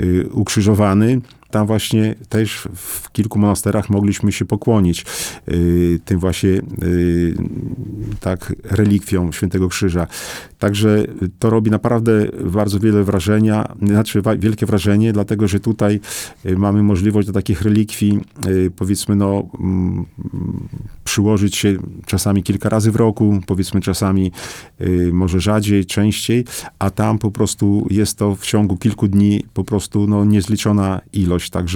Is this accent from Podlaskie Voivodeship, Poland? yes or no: yes; Podlaskie Voivodeship, Poland; Preczystaja, jak mówimy tutaj u nas po naszemu na Podlasiu.